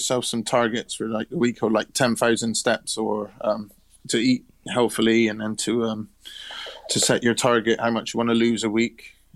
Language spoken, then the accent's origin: English; Bristol, South West England, United Kingdom; I'm 36. I come from Bristol